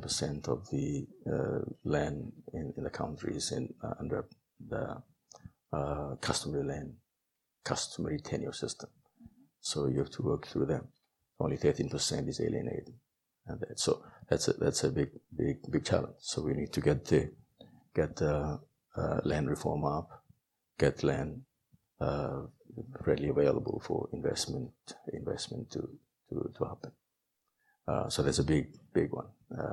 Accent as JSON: {"language": "English", "region": "Choiseul Province", "country": "Solomon Islands", "said": "Go back to Honiara. I'm from Choizo."}